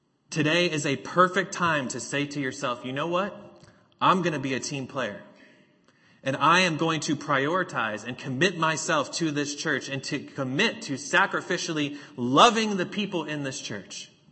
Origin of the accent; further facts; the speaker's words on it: New England, United States; I was born and raised in New England. I'm a New Englander.